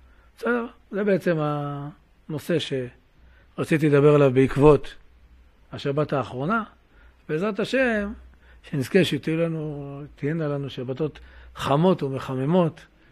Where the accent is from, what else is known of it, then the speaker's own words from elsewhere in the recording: Jerusalem, Jerusalem District, Israel; אני זוכר, כשהיינו ילדים בשוק, שוק מחנה יהודה, שוק בוחרים בירושלים